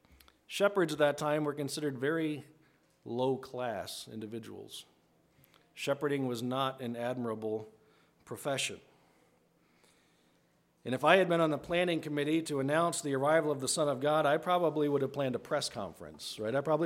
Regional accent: East Coast, United States; Remember, I grew up on the East Coast, right? Hotels are not hard to find.

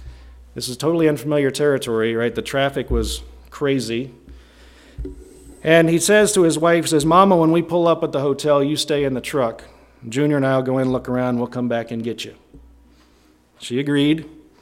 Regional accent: Maryland, United States; But where I grew up in the East Coast, outside of Maryland, the victim of choice was West Virginia.

